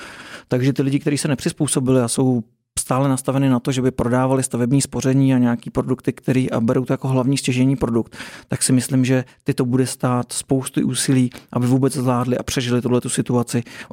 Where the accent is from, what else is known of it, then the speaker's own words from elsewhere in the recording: Prague, Czechia; já jsem z Prahy, takže v Praze vlastně odešlo spousta lidí